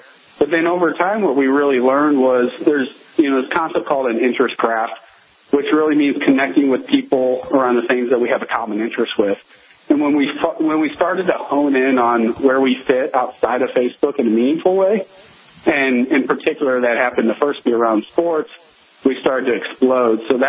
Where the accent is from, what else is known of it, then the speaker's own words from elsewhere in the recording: St. Louis, Missouri, United States; I grew up in St. Louis, and that man did backflips like no other.